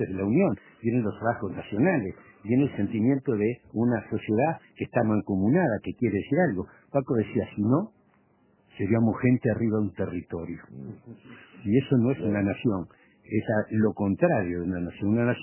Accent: Montevideo, Uruguay; Yo soy del Prado, ahora digo Malvin, pero soy del Prado.

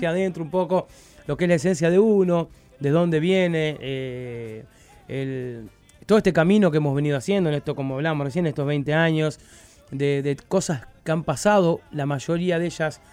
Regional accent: Rocha, Uruguay; la raíz de dónde viene, de un lugar, del barrio, de mi pueblo, de Rocha, que soy rochense.

